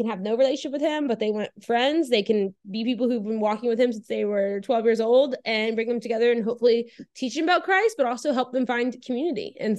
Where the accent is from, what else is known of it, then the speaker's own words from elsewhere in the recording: Louisiana, United States; now in Atlanta, United States; I am 27. I live in Atlanta, but I grew up in South Louisiana, went to Baylor.